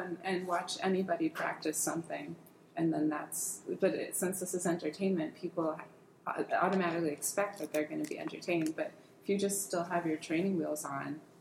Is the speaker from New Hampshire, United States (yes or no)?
yes; Salem, New Hampshire, United States; I grew up in Salem, New Hampshire, known for a racetrack and a mall.